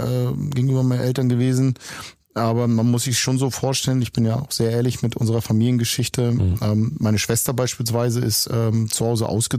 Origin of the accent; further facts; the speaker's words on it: North East England, United Kingdom; accent: Geordie; Ich habe so einen derben Akzent gesprochen. Geordie heißt er, oben im Norden von England.